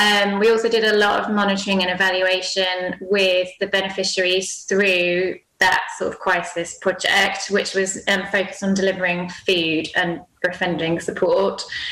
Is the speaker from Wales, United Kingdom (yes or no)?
yes; Wales, United Kingdom; So I'm originally from Wales, but I had been living in London.